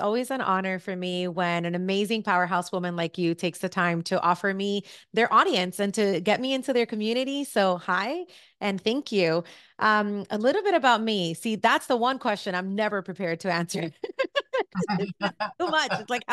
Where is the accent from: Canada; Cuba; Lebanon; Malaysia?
Cuba; now in United States; I was born in Cuba and my dance studio in Cuba would do competitions internationally. And so, you know, fast forward many, many years, I come to the United States.